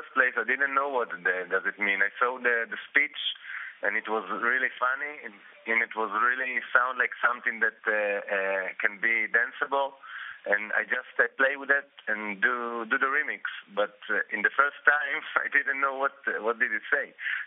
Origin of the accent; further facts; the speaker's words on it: Israel; English is a second language; most of the Arab people that posting the video didn't know that I'm from Israel. But then someone from Lebanon find out that I'm Israeli